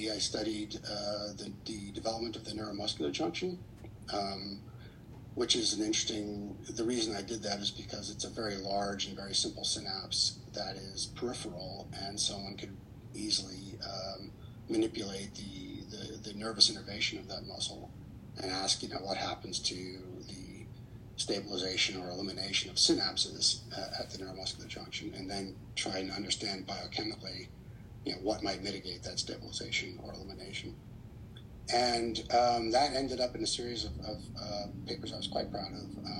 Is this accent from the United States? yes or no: yes; Texas, United States; And I grew up partly in Texas, and so I returned.